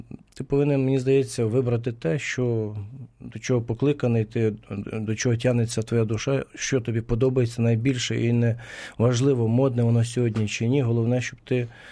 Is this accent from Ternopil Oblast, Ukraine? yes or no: yes; Pochaiv, Ternopil Oblast, Ukraine; Ну, родом я з Почаєва, Західної України.